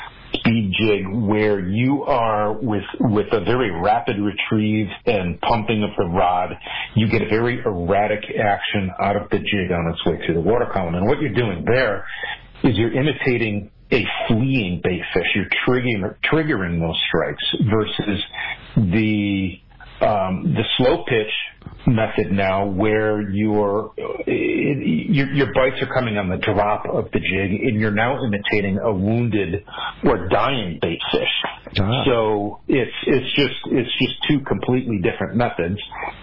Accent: Northeast, United States; So originally I'm from the Northeast.

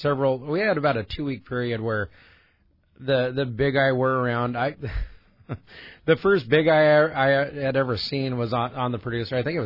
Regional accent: Fillmore, California, United States; Oddly enough, I grew up in Fillmore, up in Ventura County.

